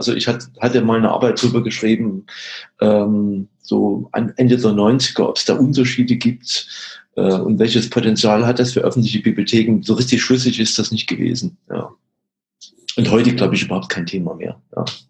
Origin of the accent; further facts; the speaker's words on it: eastern Germany, Germany; Ich bin ja aus dem Osten und bin auch im Osten groß geworden.